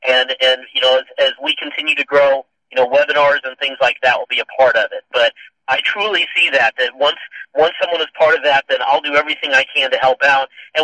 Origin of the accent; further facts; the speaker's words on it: Missouri, United States; now in Tulsa, United States; I'm from Missouri, so I always look for excuses to go back and see Mom anyway.